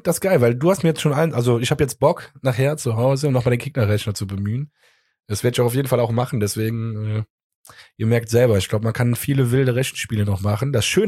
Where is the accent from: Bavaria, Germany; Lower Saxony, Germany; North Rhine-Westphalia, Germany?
North Rhine-Westphalia, Germany; Cologne; Ich bin Kölner, bei mir kommt immer sowas raus.